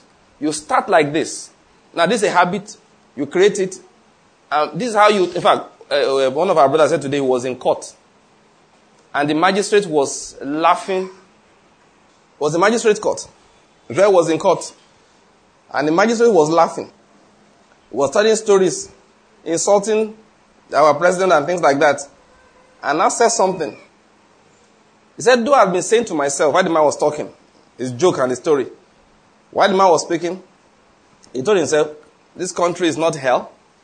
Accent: Nigeria; I'm a Nigerian father. I can tell you this one.

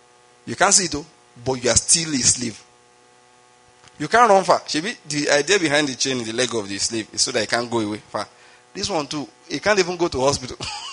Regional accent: Nigeria; maybe because I'm a Nigerian.

